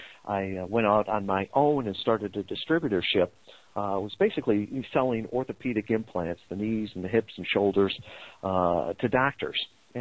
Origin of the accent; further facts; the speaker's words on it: Kalamazoo, Michigan, United States; Sure. I am from Kalamazoo, Michigan. Yes, it really exists.